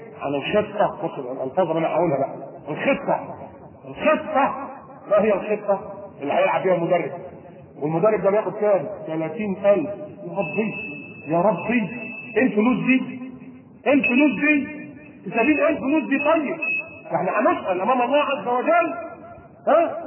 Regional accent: Alexandria, Alexandria Governorate, Egypt; وكان هنا عندنا في اسكندريه

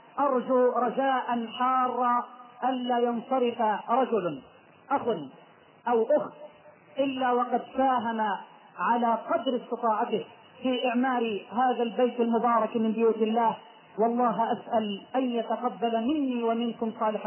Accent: Egypt

